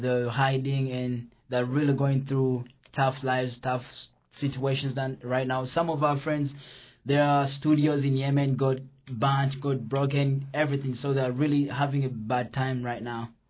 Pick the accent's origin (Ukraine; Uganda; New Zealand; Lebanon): Uganda; now in Alaska, United States; we came all the way from Uganda to share our story with everyone in Alaska.